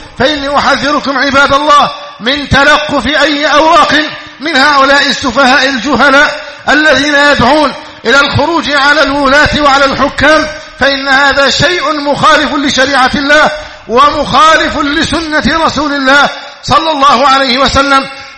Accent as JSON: {"language": "Arabic", "country": "Egypt", "said": "اللهم اجعل بلدنا مصر أمنا أمانا"}